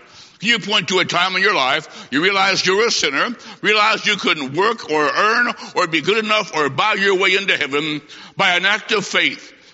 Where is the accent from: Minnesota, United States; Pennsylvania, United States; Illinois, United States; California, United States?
Illinois, United States; Bloomington; I said, sir, I'm from Bloomington, Illinois.